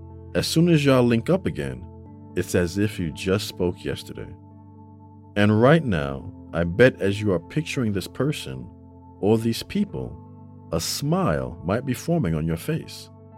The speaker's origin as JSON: {"language": "English", "town": "Bronx", "region": "New York", "country": "United States", "tie": "born or raised there", "said": "We grew up together in the Bronx, and the closeness and love that I have for them is really unbreakable."}